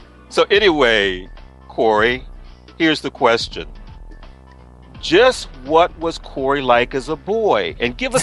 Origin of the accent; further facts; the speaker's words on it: Washington, District of Columbia, United States; I'm a native Washingtonian